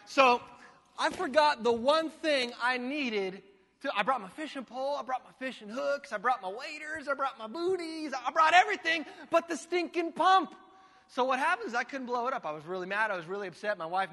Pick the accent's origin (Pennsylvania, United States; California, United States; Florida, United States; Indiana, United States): California, United States; Yucaipa; I was born up in the mountain communities. I grew up in Yucaipa when Yucaipa was not cool, all right?